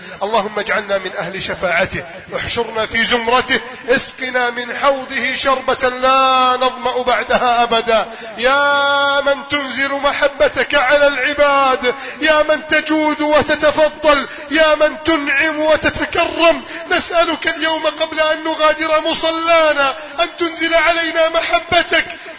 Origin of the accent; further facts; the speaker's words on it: Egypt; بلدنا مصر